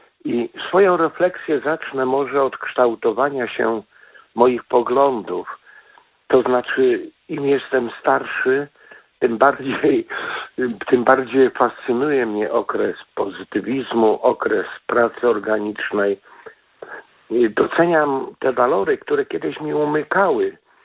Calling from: Krynica, Lesser Poland, Poland; dzwonię z okolic Krynicy.

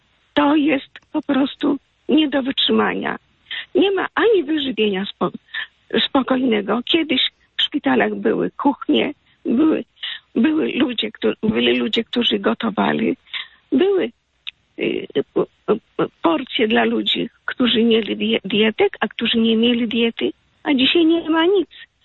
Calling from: Lublin, Lublin Voivodeship, Poland; Tak się dzieje u nas w Lublinie.

